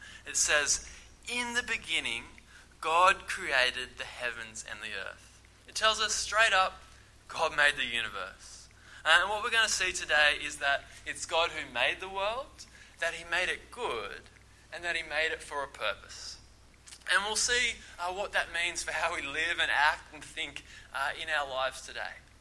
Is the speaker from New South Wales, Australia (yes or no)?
yes; Lismore, New South Wales, Australia; Maybe when you saw that I grew up in Lismore, you started doubting everything you knew about me.